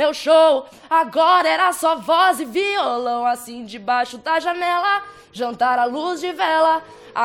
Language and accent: Portuguese; Ponta Grossa, Paraná, Brazil; eu sou do Paraná, sou de Ponta Grossa e tal, para trazer o nome pra cidade, porque é onde eu cresci, é onde tudo aconteceu, né?